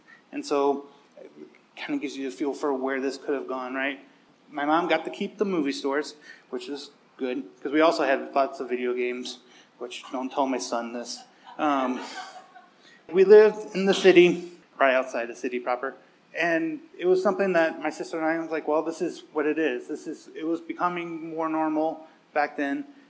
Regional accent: St. Louis, Missouri, United States; So I grew up in the Midwest in a big city. I have, like, it's my sister and I. It was like St. Louis, Missouri.

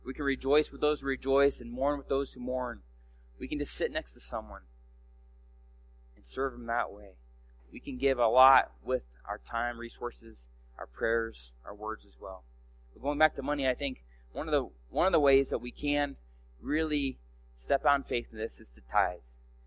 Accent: Oregon, United States; I grew up in Oregon. My family had stable jobs, and I never was in want, ever.

